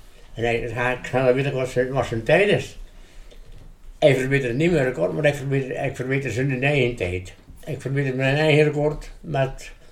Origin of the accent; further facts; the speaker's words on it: Belgium; ja, godverdomme, ik kom dus van België.